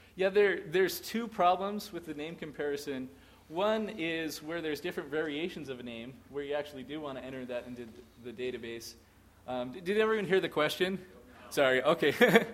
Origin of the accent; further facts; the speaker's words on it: Provo, Utah, United States; born there; I was born in the Provo Hospital, but my parents resided in Orem.